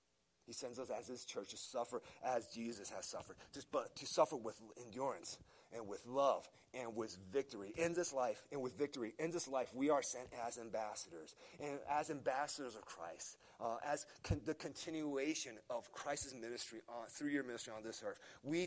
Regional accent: Virginia, United States; So as an American, especially as an American growing up in Fairfax County, we believe a lie.

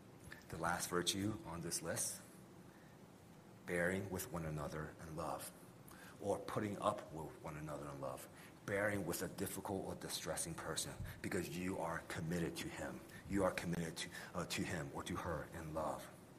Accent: United States; it's easy for me to be triggered when people assume and says I'm not from America or comments on my accent.

